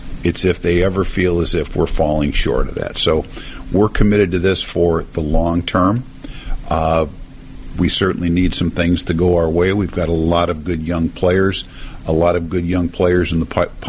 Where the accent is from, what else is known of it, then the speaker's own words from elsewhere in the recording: Chicago, Illinois, United States; I'm from Chicago. I'm from here.